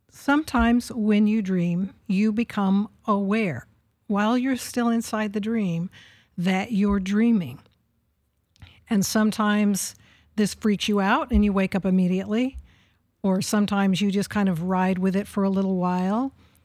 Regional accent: Oklahoma, United States; since I hail from Oklahoma, my recurrent dreams typically involve tornadoes.

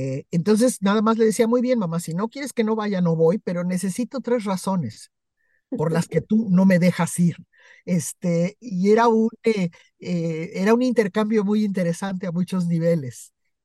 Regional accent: Mexico City, Mexico; yo que crecí en la Ciudad de México

